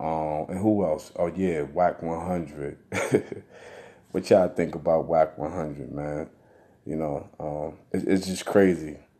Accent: New York, United States; I'm from New York too.

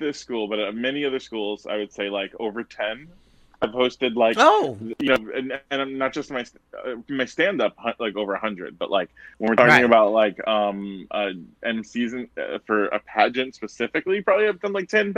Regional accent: Fort Lauderdale, Florida, United States; also born or lived in Brooklyn; now in Los Angeles, United States; My family, we're Italian from Brooklyn, and we moved here when I was a kid to Fort Lauderdale.

